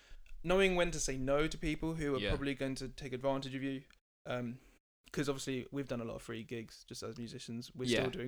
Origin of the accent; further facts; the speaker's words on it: Colchester, East of England, United Kingdom; accent: posh; I'm like, no, I'm not. I come from Colchester. But apparently I have a really posh accent.